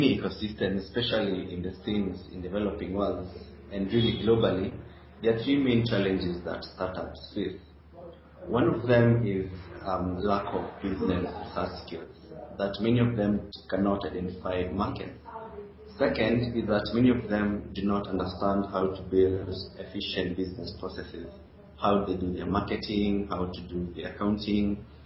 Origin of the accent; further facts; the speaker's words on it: Kenya; I was born in North Africa. I'm a native of Kenya in specific. But I've traveled and worked in a lot of African countries